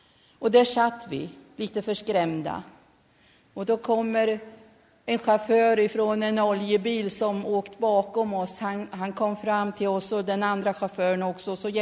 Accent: Lindesberg, Örebro County, Sweden; Ja, jag är född på BB i Lindesberg och sen har jag växt upp en mil utanför Lindesberg på landet.

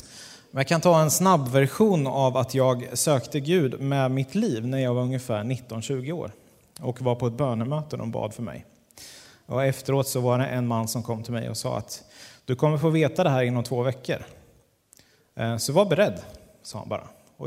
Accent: Sannahed, Örebro County, Sweden; Jag är född på BB i Örebro och uppvuxen i Sannahed, där du bor.

